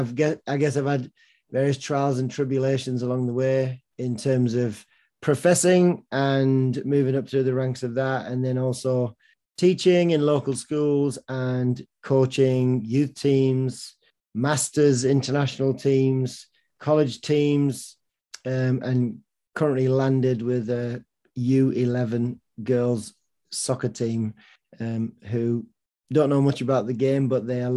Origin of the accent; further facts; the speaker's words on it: England, United Kingdom; Indeed, I am originally from England, which is one country in the UK.